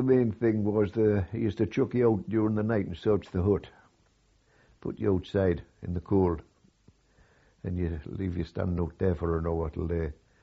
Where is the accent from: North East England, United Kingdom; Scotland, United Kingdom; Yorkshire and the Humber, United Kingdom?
North East England, United Kingdom; I'm a Northumbrian, I was born in Northumberland. My father came from Durham. My mother came from Durham.